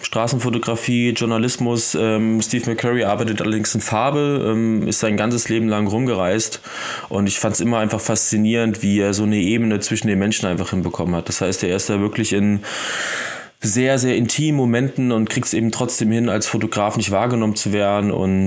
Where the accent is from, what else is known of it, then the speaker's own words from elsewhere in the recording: Thuringia, Germany; now in Dresden, Germany; aus der Region her, wo ich herkomme, das ist Südthüringen. Eigentlich eine recht hässliche Stadt, aber die Landschaft drumherum ist wahnsinnig schön mit unfassbar vielen Bergen, wahnsinnig vielen Flüssen und Seen.